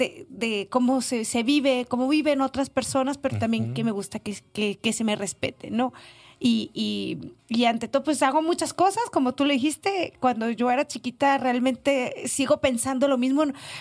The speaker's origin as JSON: {"language": "Spanish", "town": "Juárez", "region": "Chihuahua", "country": "Mexico", "tie": "born there", "said": "No lo estoy negando, pero no, yo soy nacida en Juárez."}